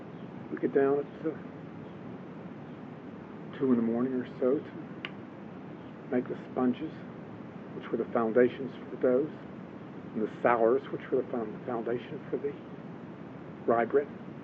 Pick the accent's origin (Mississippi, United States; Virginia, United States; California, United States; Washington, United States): California, United States; Oakland; To start with, I was from Oakland.